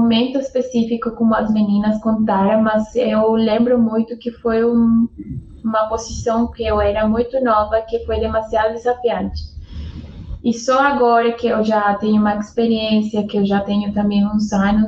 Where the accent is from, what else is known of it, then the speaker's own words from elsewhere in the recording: Colombia; Portuguese is a second language; no meu caso, eu iniciei como engenheira de processo em uma planta lá na Colômbia. Eu sou colombiana.